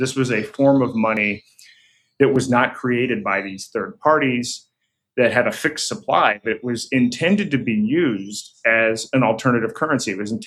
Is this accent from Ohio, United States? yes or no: no; New Hampshire, United States; speaking at a conference in my home state of New Hampshire